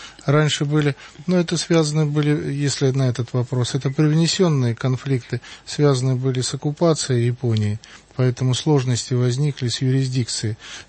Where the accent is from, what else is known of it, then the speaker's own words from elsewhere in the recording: Vladivostok, Primorsky Krai, Russia; Да, я из Владивостока.